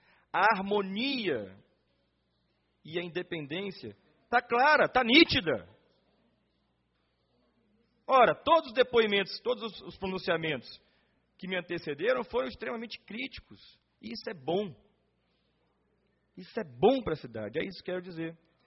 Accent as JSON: {"language": "Portuguese", "town": "Brasília", "region": "Federal District", "country": "Brazil", "tie": "born or raised there", "said": "eu sou filho de Brasília e não nasci no Plano Piloto"}